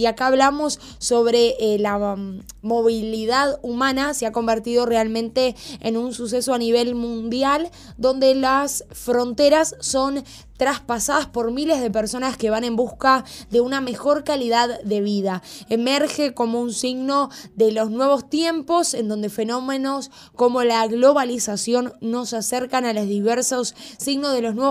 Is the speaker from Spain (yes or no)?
no; Uruguay; Había cosas como uruguaya que no lo sabía